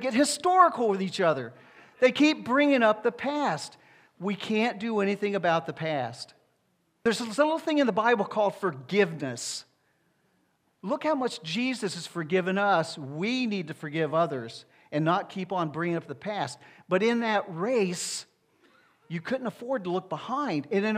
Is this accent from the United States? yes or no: yes; Deep South, United States; I grew up in the Deep South, back during a time where it was a really bad time between the blacks and the whites.